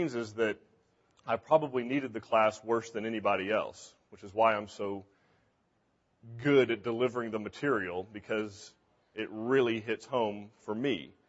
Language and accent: English; Montgomery, Texas, United States; now in Magnolia, United States; I'm originally from Montgomery, Texas.